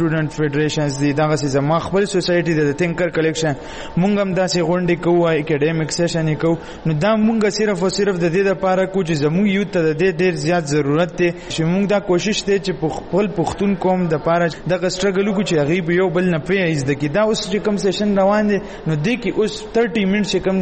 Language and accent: Pashto; Peshawar, Khyber Pakhtunkhwa, Pakistan